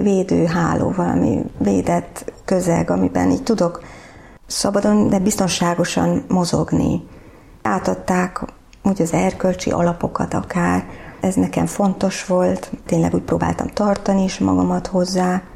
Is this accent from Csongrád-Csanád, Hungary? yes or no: no; Budapest, Hungary; Budapesten születtem, ott nőttem fel.